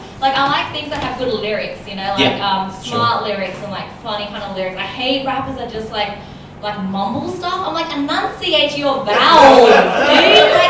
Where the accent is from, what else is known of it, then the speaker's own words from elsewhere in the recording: Sydney, New South Wales, Australia; I'm from Sydney.